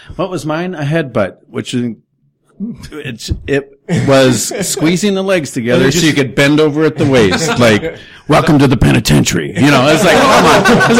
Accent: Minneapolis, Minnesota, United States; I grew up in Minneapolis, so before the early 80s when we got cable, that's all I grew up seeing.

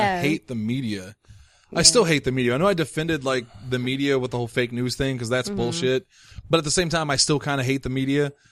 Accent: Illinois, United States; My dad had to move out of, we're from Southern Illinois

